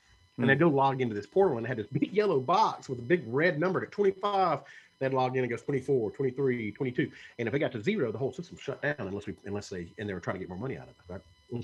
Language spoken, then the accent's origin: English; Mississippi, United States; moved away as an adult; also born or lived in Atlanta; I was raised in South Mississippi, and there weren't a lot of opportunities down where I was at when I was growing up. And so I decided to transition to Atlanta in the year 2000.